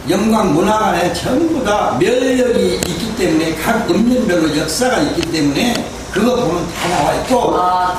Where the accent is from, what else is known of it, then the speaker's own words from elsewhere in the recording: Jiam, South Chungcheong, South Korea; born there; 지암 마을에서 태어났어요.